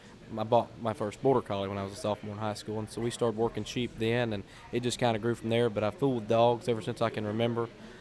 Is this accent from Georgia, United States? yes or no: yes; Georgia, United States; I'm originally from Georgia